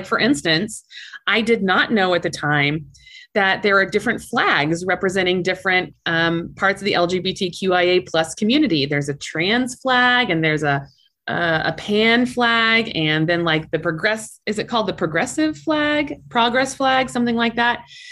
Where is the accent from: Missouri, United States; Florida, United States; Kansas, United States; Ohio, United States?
Kansas, United States; know that I'm from Kansas. So there are times when my little Kansas eyes just like perk right open.